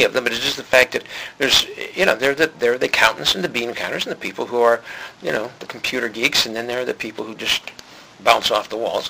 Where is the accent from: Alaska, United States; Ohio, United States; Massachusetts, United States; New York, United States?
Ohio, United States; born or raised there